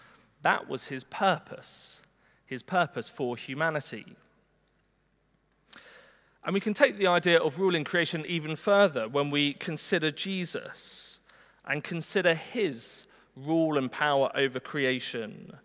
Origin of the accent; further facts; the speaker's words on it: South East England, United Kingdom; I grew up in Surrey, and so I've attended my fair share of garden parties